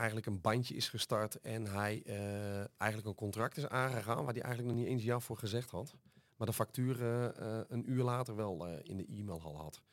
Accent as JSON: {"language": "Dutch", "region": "Friesland", "country": "Netherlands", "said": "Ik kom uit Friesland"}